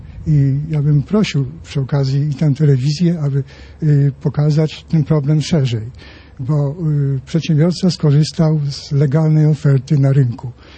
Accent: Subcarpathian Voivodeship, Poland; Z Podkarpackiego.

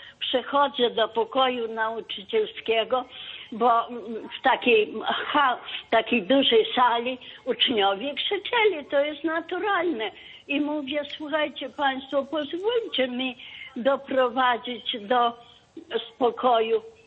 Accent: Złotniki, Ternopil Oblast, Ukraine; bo my jesteśmy ze Złotnik.

